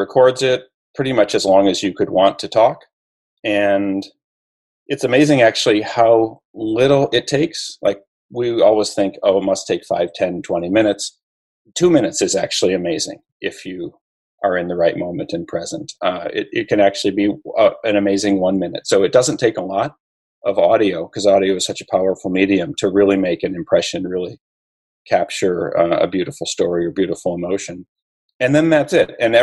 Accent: Minnesota, United States; moved away as an adult; the crux of it is that I grew up in Minnesota and have most since college lived somewhere else. So I go back to visit my family

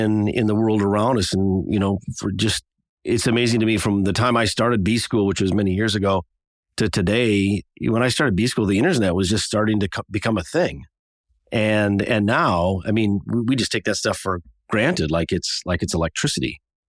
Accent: Minnesota, United States; The fact of the matter is I was born here in the Minnesota area, and I grew up in a small town, and my father was a mechanic for many years.

